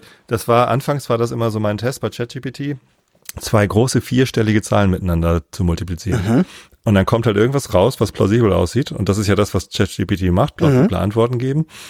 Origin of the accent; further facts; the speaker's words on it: Visted, Lower Saxony, Germany; in Visted, da wo ich aufgewachsen bin, das kleine Dorf hier zwei Dörfer weiter, da gibt's den Visteder Berg